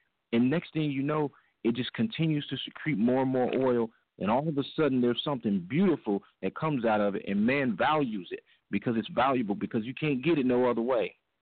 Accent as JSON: {"language": "English", "region": "Kentucky", "country": "United States", "said": "I'm originally from Kentucky."}